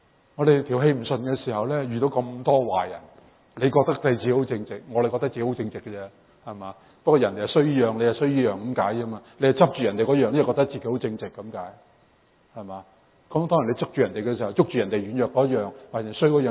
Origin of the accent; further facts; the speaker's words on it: China; 但系譬如我哋中国人嗰个嘅文化背景咧